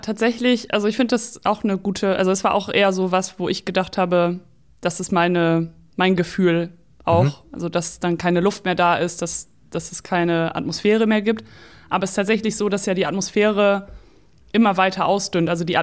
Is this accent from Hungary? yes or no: yes; Hungary; ich wollte noch meinen ungarischen Kollegen anrufen, weil ich komme aus Ungarn.